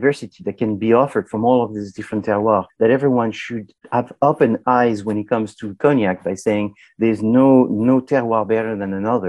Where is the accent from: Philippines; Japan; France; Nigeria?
France; I'm from France